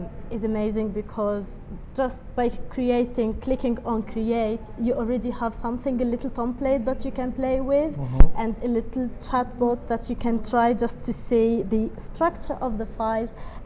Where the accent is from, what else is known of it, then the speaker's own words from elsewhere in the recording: Tunisia; now in United Kingdom; So as you said … I'm from Tunisia, but okay. I've been in the UK for 5 years now.